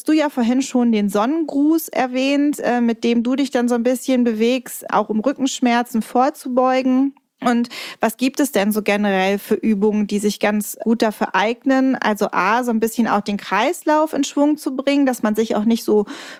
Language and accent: German; Bargteheide, Schleswig-Holstein, Germany; das Yoga-Studio Yoga Kala in meinem Heimatort Bargteheide.